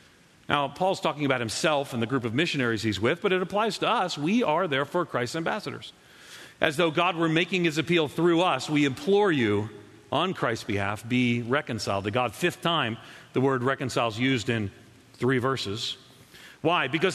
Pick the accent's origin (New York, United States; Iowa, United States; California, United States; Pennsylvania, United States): New York, United States; You know, I grew up Catholic on Long Island, just outside of New York City. We were Irish Catholic.